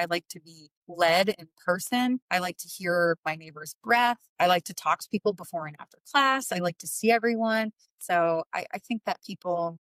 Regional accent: Vermont, United States; I guess I would maybe go to my hometown in Vermont, but then I'm driving to two different locations.

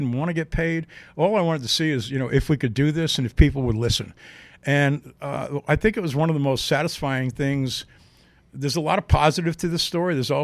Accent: New York, United States; moved away; So I was born in Brooklyn, and I didn't like New York, okay? Never liked it. People were rude at the time when I was a kid, so I left.

